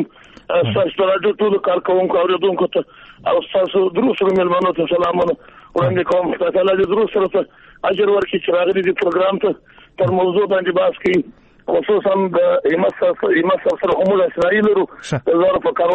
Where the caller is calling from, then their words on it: Jowzjan, Afghanistan; زه د هلمند نه یم زه د جوزجان څخه زنګ ته وایم چې پښتون یم